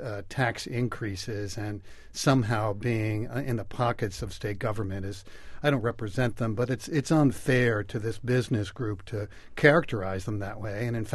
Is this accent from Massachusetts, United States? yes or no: yes; Chelmsford, Massachusetts, United States; I grew up in Chelmsford.